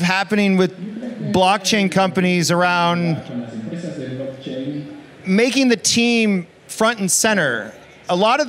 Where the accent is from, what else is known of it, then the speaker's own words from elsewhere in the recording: Indiana, United States; So I grew up in Indiana, middle America. And it was always my dream to move out west where the future is built.